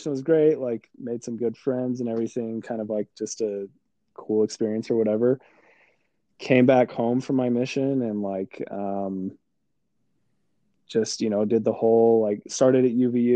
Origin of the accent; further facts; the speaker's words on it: Utah, United States; Very, Orthodox, like devout Mormon my entire life. Born and raised in Utah.